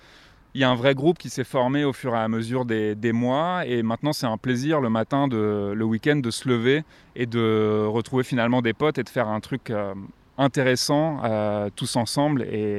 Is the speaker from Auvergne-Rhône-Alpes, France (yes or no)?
no; Paris, Île-de-France, France; Plus j'ai grandi à Paris, donc c'est vraiment une ville où il y a des déchets partout.